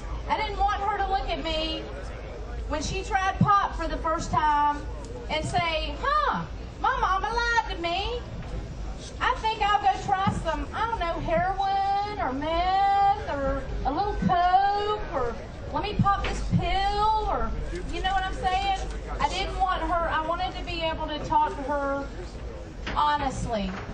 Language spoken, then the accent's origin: English; Georgia, United States; Came a long way to see y'all. I'm from Georgia.